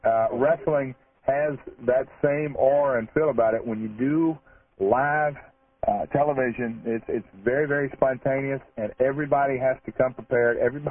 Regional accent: United States; I'm the American blonde-haired, blue-eyed champion walking into the arena.

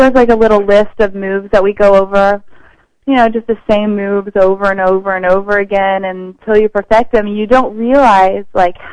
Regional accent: Texas, United States; moved away as an adult; now in Miami Beach, United States; I left it like right away almost, and because I was running away from Texas, and I moved to Miami Beach when I was 18 years old

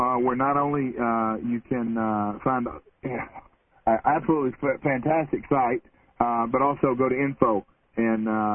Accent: United States; I'm the American blonde-haired, blue-eyed champion walking into the arena.

